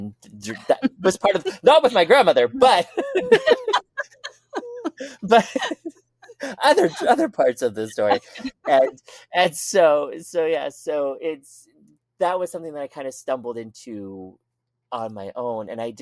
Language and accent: English; Montana, United States; So I, you know, being from Montana, we got a lot of ghost towns around us.